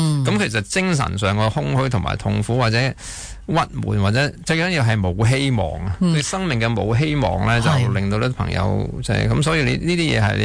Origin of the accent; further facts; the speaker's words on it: Hong Kong; 其實我相信就係整個社會要即係將我哋香港人嘅某啲習慣